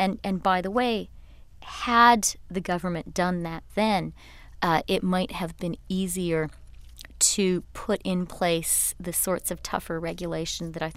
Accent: Canada; I guess that doesn't fully include me because I'm Canadian

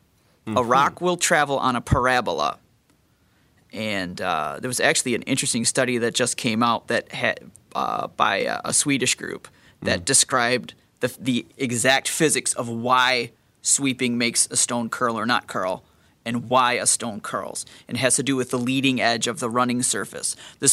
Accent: Detroit, Michigan, United States; Well, when I grew up – I grew up in the Detroit area

